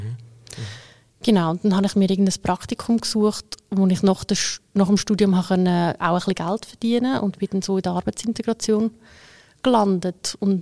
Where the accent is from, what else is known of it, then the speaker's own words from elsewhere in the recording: Adligenswil, Lucerne, Switzerland; Ich komme aus der Agglomeration von der Stadt. Mhm. Ich komme aus einem schönen Dorf, wo Adligenswil heisst. Mhm. Es ist gerade neben Udligenswil.